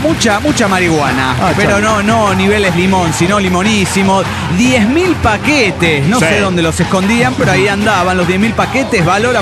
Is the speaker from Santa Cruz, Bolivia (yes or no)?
no; La Paz, Bolivia; el de La Paz, Bolivia.